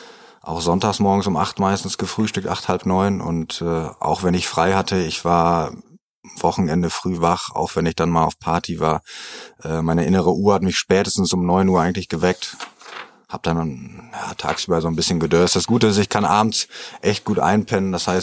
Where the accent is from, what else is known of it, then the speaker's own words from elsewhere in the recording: Münster, North Rhine-Westphalia, Germany; Urmünsteraner, hier geboren, in der Innenstadt groß geworden, am Bild. Da hatten wir früher unsere Backstube, haben quasi direkt darüber gewohnt. Das heißt, eigentlich so ein richtiges Stadtkind gewesen.